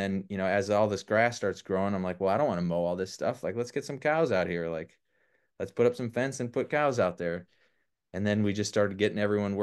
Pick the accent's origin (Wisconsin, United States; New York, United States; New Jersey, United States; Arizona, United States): Wisconsin, United States; I grew up in Wisconsin. Have you ever been there?